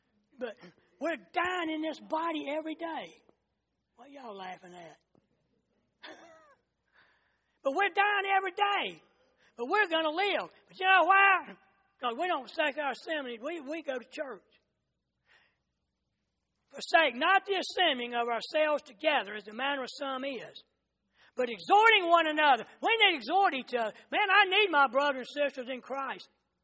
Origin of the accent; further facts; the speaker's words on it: Charlotte, North Carolina, United States; Hey, I know, I grew up in Charlotte. I know what it was like.